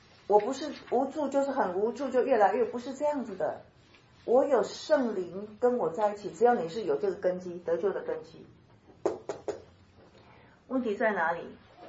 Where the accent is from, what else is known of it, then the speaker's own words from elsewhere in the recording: China; 我们中国人一句话很好，叫做六神无主。